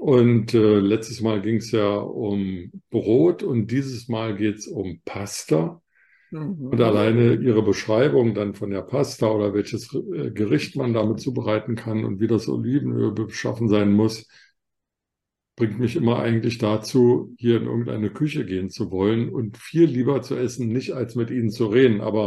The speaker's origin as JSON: {"language": "German", "region": "Berlin", "country": "Germany", "tie": "born or raised there", "said": "in Berlin, wo ich aufgewachsen bin, gab es eben Spaghetti Bolognese"}